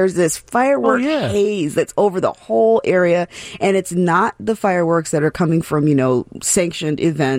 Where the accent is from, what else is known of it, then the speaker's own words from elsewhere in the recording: Indiana, United States; Yeah, because, you know, I'm from Indiana.